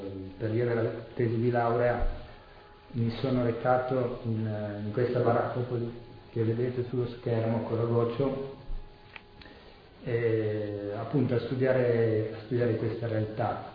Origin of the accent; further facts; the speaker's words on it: Turin, Piedmont, Italy; io sono un ragazzo di periferia, vengo dalla periferia di Torino, Mirafiori